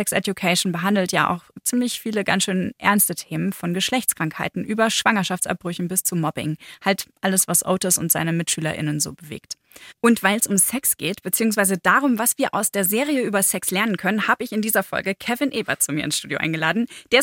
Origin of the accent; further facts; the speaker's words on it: Lower Saxony, Germany; Also ich komme aus Niedersachsen, vielleicht ist es da normaler als in Bayern.